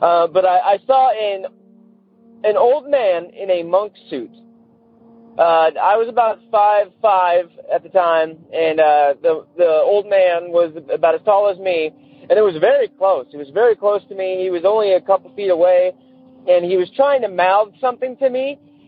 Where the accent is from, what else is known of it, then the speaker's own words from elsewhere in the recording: St. Helens, Oregon, United States; I'm from St. Helens, Oregon. It's a small town about 45 minutes outside of Portland, Oregon.